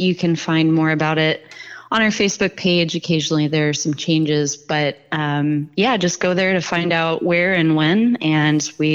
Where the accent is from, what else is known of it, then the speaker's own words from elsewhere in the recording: Iowa, United States; I grew up in Iowa, so I did a lot of detasseling in high school